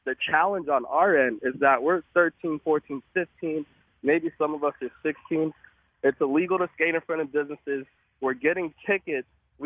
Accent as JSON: {"language": "English", "town": "Arlington", "region": "Texas", "country": "United States", "tie": "born or raised there", "said": "We grew up in Arlington, Texas."}